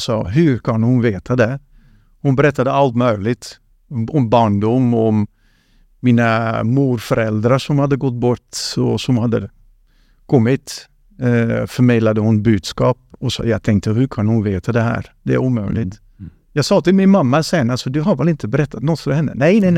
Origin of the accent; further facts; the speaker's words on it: Netherlands; Och hon bodde i min hemstad.